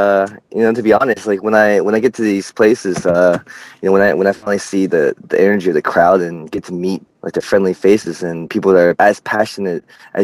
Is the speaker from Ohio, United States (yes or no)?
yes; Newark, Ohio, United States; also born or lived in Taipei; now in Irvine, United States; Yeah, I was born and raised in Newark, Ohio, so in the Midwest. And then moved to live in Taipei for a bit. And but now I'm based in Irvine